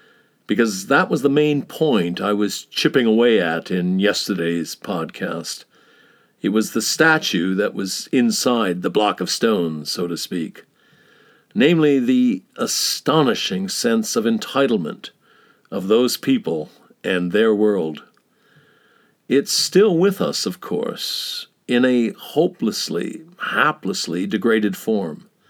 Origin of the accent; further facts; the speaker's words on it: United States; That stuff doesn't work with me, Russell. I'm an American. Take it somewhere else.